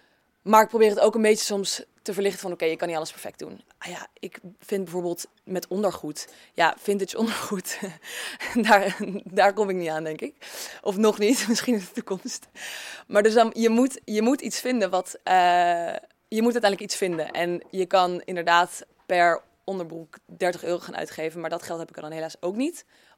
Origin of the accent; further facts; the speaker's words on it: Netherlands; dat wij als Nederlanders en als jonge meiden in Amsterdam toch een beetje verschillende kleding willen hebben.